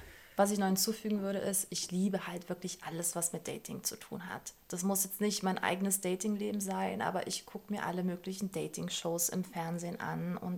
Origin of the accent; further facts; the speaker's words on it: Leipzig, Saxony, Germany; now in Berlin, Germany; ich komme aus Leipzig.